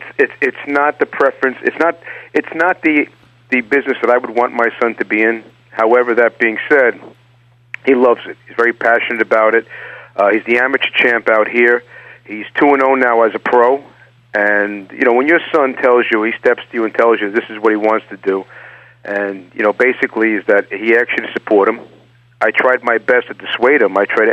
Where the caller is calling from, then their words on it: Oyster Bay Cove, New York, United States; I'm calling from my office in Oyster Bay Cove, Long Island.